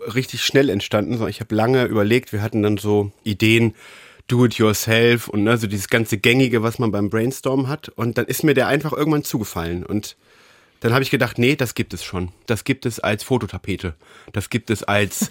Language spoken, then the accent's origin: German; Verden, Lower Saxony, Germany; moved away as an adult; Also ich habe ja meine Heimatstadt damals so mit 19, glaube ich, verlassen und wollte nie zurück.